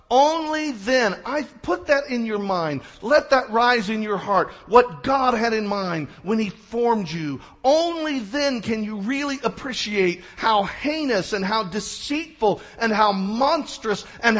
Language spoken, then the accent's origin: English; Joplin, Missouri, United States; I remember driving through Joplin, Missouri, my hometown, a couple of weeks after the devastating tornado in May of this year